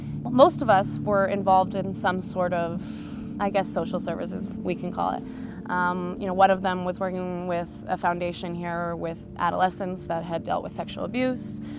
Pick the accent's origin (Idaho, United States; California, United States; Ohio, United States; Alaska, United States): California, United States; Oakland; also born or lived in Denver; Born and raised in Oakland. I was living in Denver and got into college here and needed to move back pretty suddenly.